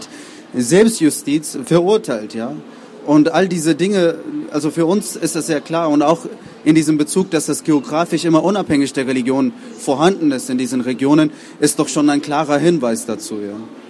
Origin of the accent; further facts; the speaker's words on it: Pakistan; German is a second language; ich stamme eigentlich aus Pakistan, ja, ursprünglich stamme ich aus Pakistan.